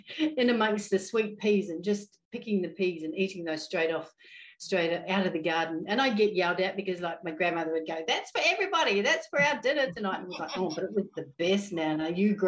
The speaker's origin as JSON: {"language": "English", "country": "New Zealand", "tie": "born there", "said": "I was born in New Zealand."}